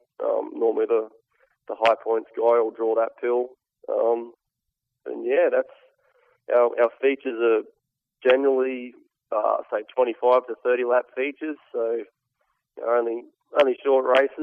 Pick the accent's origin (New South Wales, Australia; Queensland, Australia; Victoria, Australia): Queensland, Australia; Brisbane; I'm from Brisbane in Queensland, which is sort of to the northeast of the country.